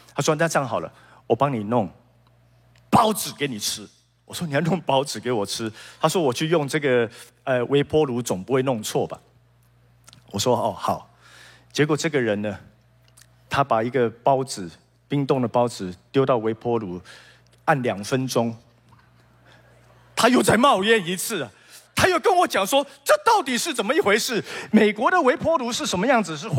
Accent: Taiwan; 你知道我们台湾人的父母亲哈

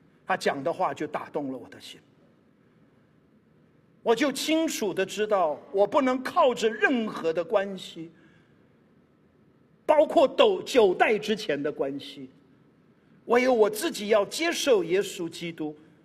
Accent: Taiwan; 莫非是他们希望我们台湾人，今天2300万个台湾人也能够领受到

